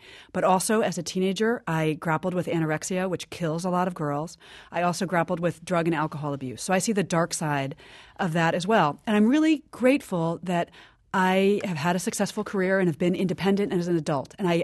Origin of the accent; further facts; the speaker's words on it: United States; even though I'm not Chinese and I am thoroughly American, going back lots of generations.